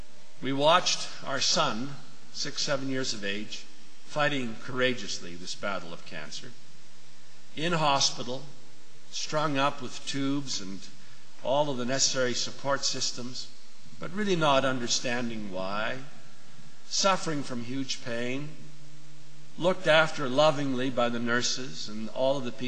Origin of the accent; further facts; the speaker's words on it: Saskatoon, Saskatchewan, Canada; born there; I was born in Saskatoon, Saskatchewan. I'm first generation.